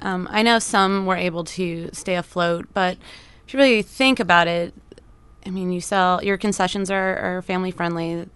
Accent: Newport Beach, California, United States; now in Astoria, United States; All right. I'm from Newport Beach, California. I moved here about 2.5 years ago. I absolutely love Astoria.

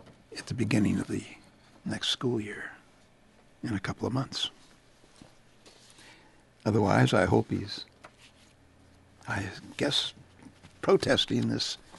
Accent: United States; I was born and raised right here in America.

